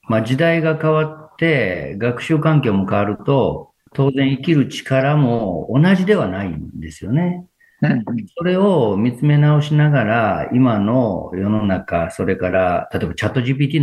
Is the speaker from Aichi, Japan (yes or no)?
no; Kyoto, Japan; 私、京都ですので、